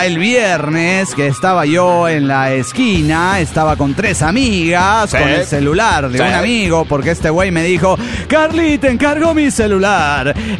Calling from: Mexico City, Mexico; del DF mexicano.

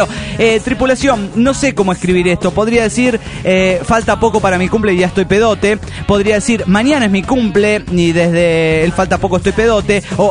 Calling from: Córdoba, Argentina; de Córdoba, Argentina.

